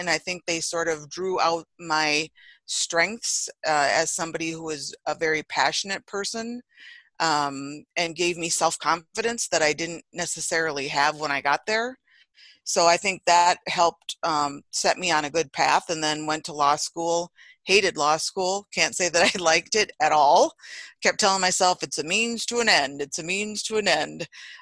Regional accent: Federal Dam, Minnesota, United States; Growing up in Federal Dam, Minnesota, on the Leech Lake Reservation, population 106.

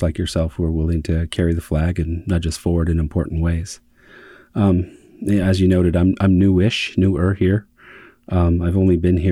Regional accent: California, United States; also born or lived in Arizona; Well, I'm originally from California.

